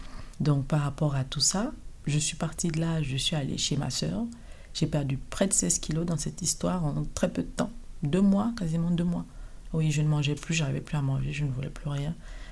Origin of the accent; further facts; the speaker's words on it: Libreville, Estuaire, Gabon; moved away; Je suis gabonaise de base. Je suis jeune de Libreville, précisément. Donc, je suis arrivée ici il y a 5 ans pour des problèmes de santé.